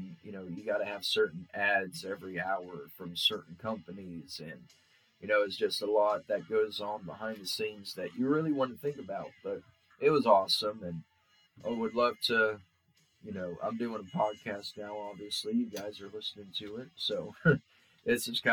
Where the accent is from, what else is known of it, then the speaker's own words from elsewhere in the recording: Newark, United States; But as a child growing up in Newark, our family was always in music.